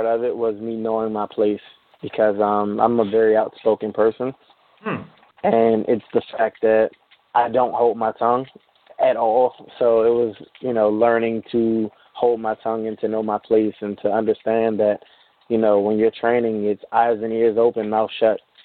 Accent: Maryland, United States; also born or lived in Washington, D.C.; Many cities in Maryland, D.C., that's pretty much where I've, resided this whole time. And I went to, five different elementary schools.

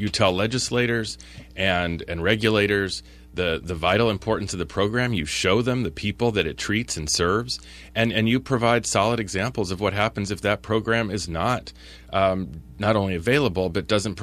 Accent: Washington, D.C., District of Columbia, United States; now in Vermont, United States; I come from Washington, D.C., and I've worked in Illinois and Denver

